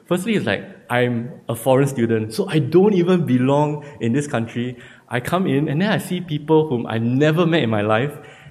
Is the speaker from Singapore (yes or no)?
yes; Singapore; are you from China? No, we're from Singapore.